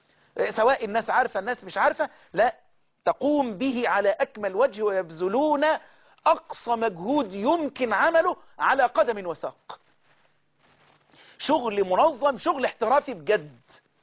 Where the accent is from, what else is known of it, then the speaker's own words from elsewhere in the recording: Egypt; بلدنا مصر